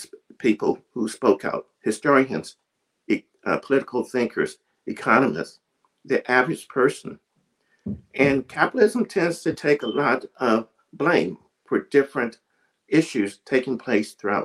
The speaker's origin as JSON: {"language": "English", "town": "Fort Campbell", "region": "Kentucky", "country": "United States", "tie": "born there", "said": "So I was born in Kentucky, near the Tennessee state line, a place called Fort Campbell, Kentucky."}